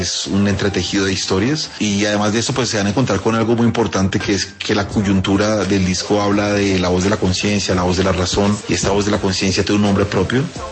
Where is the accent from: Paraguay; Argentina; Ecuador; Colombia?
Colombia; Bogotá; Creo que es un lugar emblemático por lo que significa su nombre y por lo que significa para mí como bogotano.